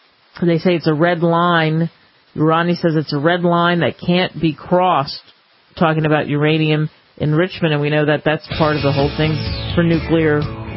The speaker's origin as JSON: {"language": "English", "region": "New York", "country": "United States", "tie": "born or raised there", "said": "You know, growing up in the East Coast in New York, there are lots of nooks and crannies of really sweet, nice Filipino people"}